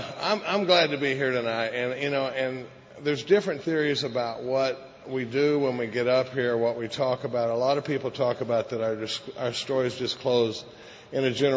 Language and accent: English; Dallas, Texas, United States; My story, I grew up in Dallas, Texas. I grew up in a pretty normal family.